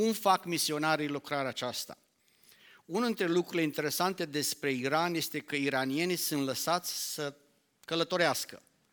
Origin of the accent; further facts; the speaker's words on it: Romania; m-am băgat și eu ca român înainte